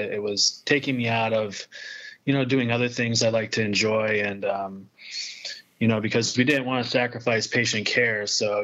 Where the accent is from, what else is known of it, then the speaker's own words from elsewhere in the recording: California, United States; I moved back to my home state at the time, which was California.